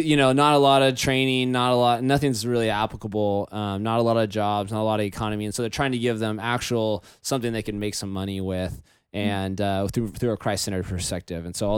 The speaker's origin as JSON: {"language": "English", "country": "United States", "tie": "born there", "said": "I got the roll of the dice and I got to be born in America."}